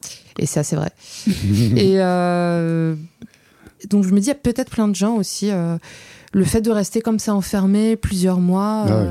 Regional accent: Algiers, Algiers Province, Algeria; En gros, moi, j'ai grandi à Alger

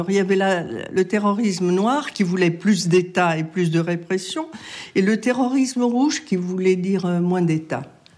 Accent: Corsica, France; moved away as an adult; now in Italy; Je suis corse, oui, et je suis venue vivre en Italie en 74

